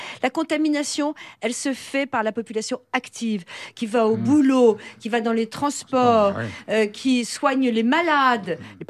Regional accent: Paris, Île-de-France, France; Surtout en tant que parisienne, etc.

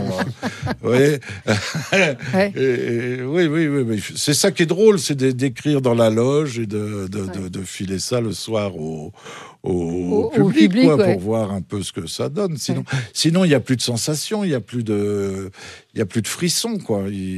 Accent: Sarcelles, Île-de-France, France; born there; Je suis né à Sarcelles.

